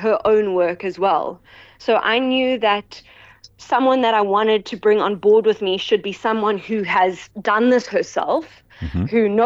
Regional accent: Johannesburg, Gauteng, South Africa; Also coming now to Joburg, I'm originally from Joburg, so a lot of my old contemporaries, my family friends, my granny's friends

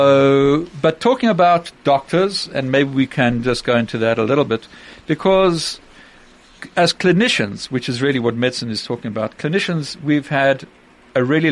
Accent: Zimbabwe; As a kid, I grew up in Zimbabwe

